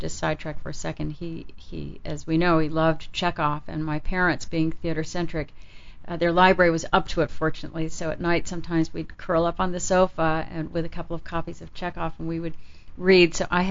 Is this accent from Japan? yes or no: yes; Japan; But I think growing up in Japan, and I worked as a kid in the professional theater in Japan